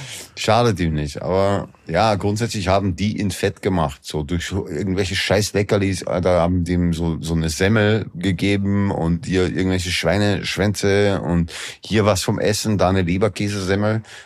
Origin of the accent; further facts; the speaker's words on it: Austria; Ich bin Österreicher. Wir sagen ein sehr weiches S.